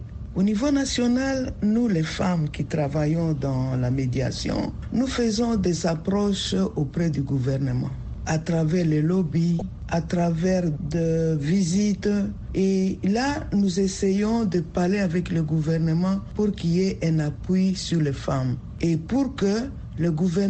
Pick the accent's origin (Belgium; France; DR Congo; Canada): DR Congo; Je viens de la République démocratique du Congo.